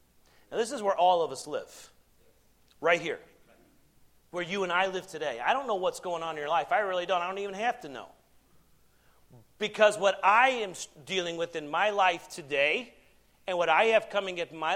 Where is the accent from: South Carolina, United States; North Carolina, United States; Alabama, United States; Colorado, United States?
South Carolina, United States; You know, okay, so I'm from South Carolina. Okay, that's where I grew up.